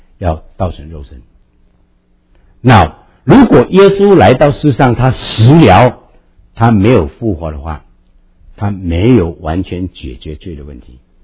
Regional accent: Malaysia; 我从马来西亚来，马来西亚我还以前在马来西亚我负责一间神学院，叫做马来西亚圣经神学院。

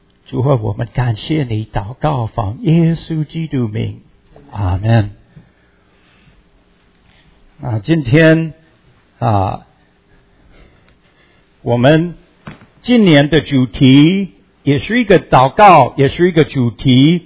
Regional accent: Pennsylvania, United States; 我老家在宾州，宾州也有一个 Greenville

